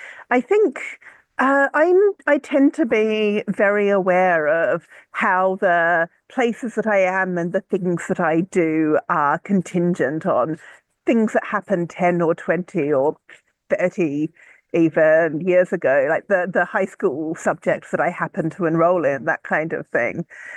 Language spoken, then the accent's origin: English; Australia; And I'm from Australia, right? We don't have attics.